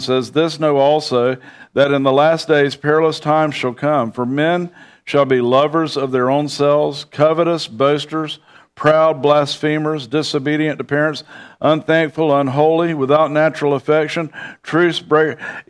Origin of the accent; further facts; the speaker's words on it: Bradenton, Florida, United States; I'm from Bradenton, Florida.